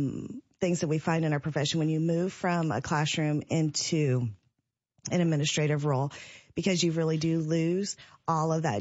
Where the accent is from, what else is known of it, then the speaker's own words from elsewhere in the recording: Monticello, Illinois, United States; also born or lived in Abu Dhabi, United Arab Emirates; now in Decatur, United States; So I'm originally from Monticello, so okay. Family is from Decatur.